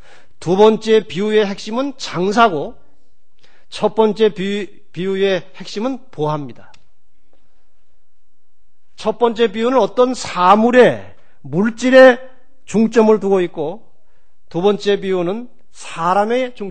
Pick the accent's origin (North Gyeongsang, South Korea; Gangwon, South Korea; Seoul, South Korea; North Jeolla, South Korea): Seoul, South Korea; Oryu-dong; 저희 고향이 영등, 오리동입니다만, 오리동에서 영등포까지 계속 저를 업고